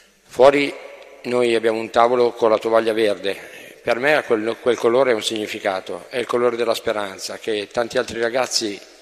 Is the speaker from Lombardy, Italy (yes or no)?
yes; Lombardy, Italy; Io vengo dalla provincia di Milano, ho 47 anni e da quasi 3 anni vivo in comunità.